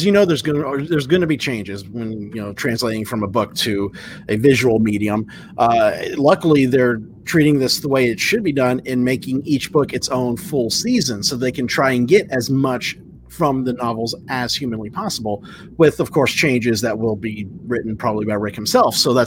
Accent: Texas, United States; Because the community theater back home in my hometown is still going strong. My mom helped found it 30 years ago.

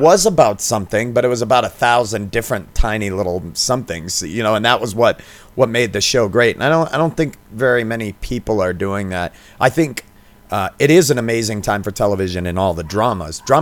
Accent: Maine, United States; You find that in Maine. I mean, growing up in Maine, I haven't heard that.

